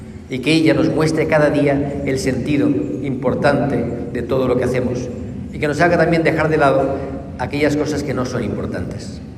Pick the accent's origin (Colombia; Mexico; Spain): Spain; el día de los difuntos, yo soy español, pues ver el día de muertos y el cementerio y el color y la vida.